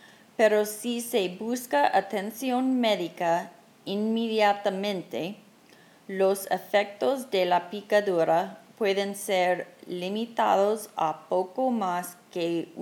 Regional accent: Colorado, United States; yo recuerdo viendo unas de estas arañas cuando crecí aquí en Colorado.

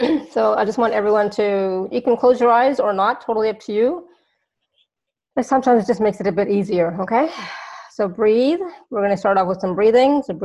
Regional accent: Canada; also born or lived in United States; I'm Canadian, so I already have my Thanksgiving in October. But I'm also an honorary American. I have family there and I used to live in the U.S. for 2 years. So I consider that my second home.

